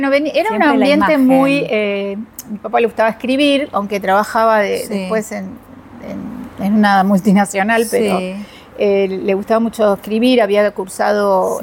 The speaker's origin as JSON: {"language": "Spanish", "region": "Buenos Aires", "country": "Argentina", "tie": "born or raised there", "also_born_or_lived": "Rosario", "said": "Yo nací en Rosario, pero viví muy poco tiempo porque mi papá lo trasladaron en la empresa donde trabajaba, lo trasladaron a Buenos Aires."}